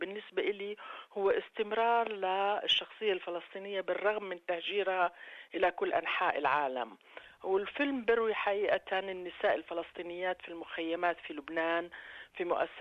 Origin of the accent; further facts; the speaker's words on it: Amman, Amman Governorate, Jordan; also born or lived in Damascus, Syria / Beirut, Lebanon; فأصبحنا لاجئين في رام الله أولا ومن ثم في عمان. أنا ولدت تكنيكلي من دمشق ولكني ربيت في عمان أو ربيت بين عمان ودمشق وين بيت جدي وبيروت وين كان عندنا قرايب.